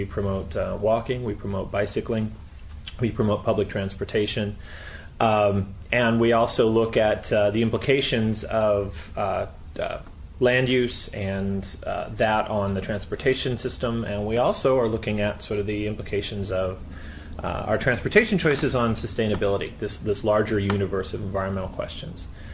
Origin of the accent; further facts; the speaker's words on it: California, United States; for me, I grew up in the San Fernando Valley, so I was a suburban kid.